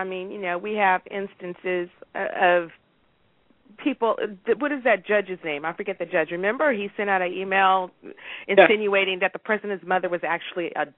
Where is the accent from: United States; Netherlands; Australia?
United States; San Diego, California; I didn't grow up in rural Mississippi. I grew up in San Diego, California. I was a mile from the bus.